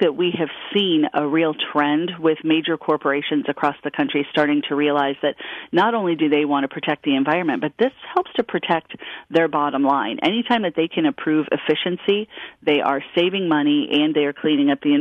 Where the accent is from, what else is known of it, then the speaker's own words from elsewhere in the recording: Ashtabula, Ohio, United States; now in Columbus, United States; I'm a lifelong Ohio resident. I grew up in Ashtabula and living in Columbus right now.